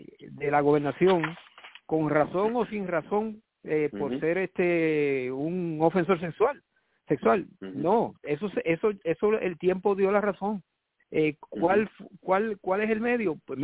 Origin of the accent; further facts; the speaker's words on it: Puerto Rico; esa es la razón de uno ser como cristiano y como ser como puertorriqueño